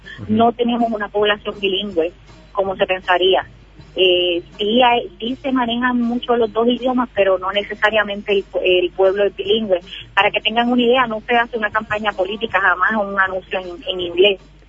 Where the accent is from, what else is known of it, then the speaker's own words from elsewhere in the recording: Puerto Rico; Los puertorriqueños viajan con un pasaporte norteamericano, somos ciudadanos norteamericanos